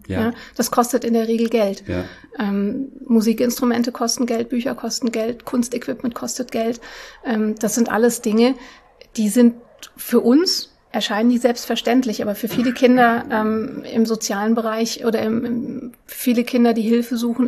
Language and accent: German; Germany; also born or lived in Russia; Ja, ich habe einen Migrationshintergrund, also ich bin in Russland geboren und bin auch danach mit meinen Eltern oft umgezogen innerhalb von Deutschland.